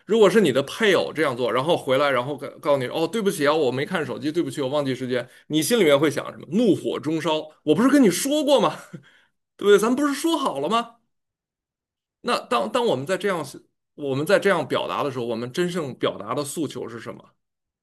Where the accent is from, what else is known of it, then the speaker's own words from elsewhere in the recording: China; 或者像我们中国人好像，哎呀，这真的就是忘了